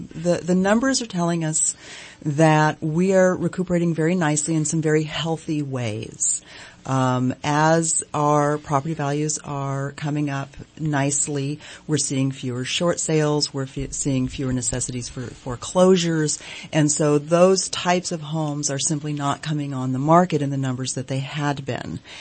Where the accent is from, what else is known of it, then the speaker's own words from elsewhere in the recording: California, United States; now in Shasta County, United States; My husband and I grew up in Sonoma County. We did a little bit of time in LA, and then we've been here in Shasta County for 14 years.